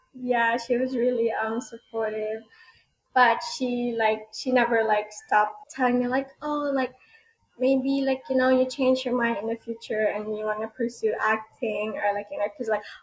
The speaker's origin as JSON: {"language": "English", "country": "Philippines", "said": "I'm Filipino, and there's like a lot of Filipino restaurants here"}